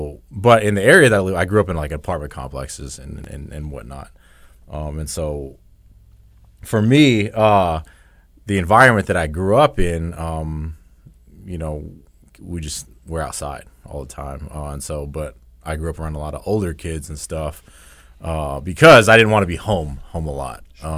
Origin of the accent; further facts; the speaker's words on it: Arlington, Texas, United States; Hey, so I'm actually born and raised in Dallas-Fort Worth area. So I grew up urban, Arlington, Texas.